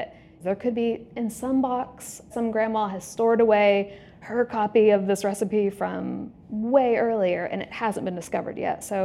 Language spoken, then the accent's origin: English; the South, United States; I'm not a New Yorker. I'm a Southern girl.